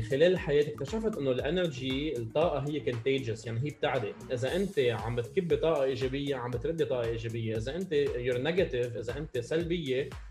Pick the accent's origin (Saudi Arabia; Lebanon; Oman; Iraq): Lebanon; أنا ربيت بلبنان، ربيت بعائلة، نحن عائلة صغيرة، أنا وأمي وبي وخيي